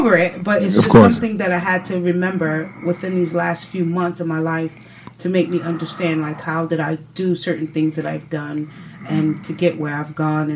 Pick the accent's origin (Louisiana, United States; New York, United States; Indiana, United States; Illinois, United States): New York, United States; Brooklyn; You learn different cultures, and you experience different situations while growing up in Brooklyn.